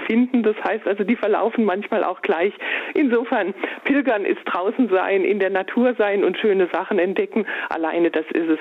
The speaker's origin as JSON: {"language": "German", "region": "Baden-Württemberg", "country": "Germany", "said": "Ich komme ja aus der Nähe von Heidelberg."}